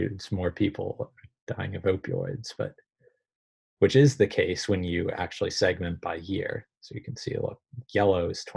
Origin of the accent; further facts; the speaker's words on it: Pennsylvania, United States; In my home state of Pennsylvania, there can be 10 fatal opioid overdoses every day.